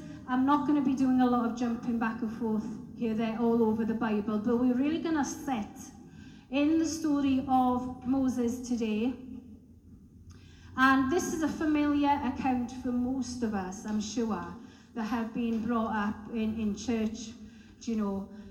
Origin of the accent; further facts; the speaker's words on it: Wales, United Kingdom; now in Scotland; I am not from Scotland, like the majority of us in here. I'm in good company. But I am from the UK, I'm from Wales. So from the age of 10, 11, I was brought up on a beautiful small holding. And it was great, brought up from 0 to 10 in the town.